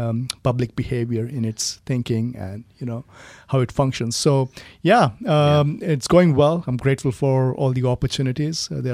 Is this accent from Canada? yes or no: no; India; my wife and I, we are missionaries here from India under a missions organization called Missionary Gospel Fellowship.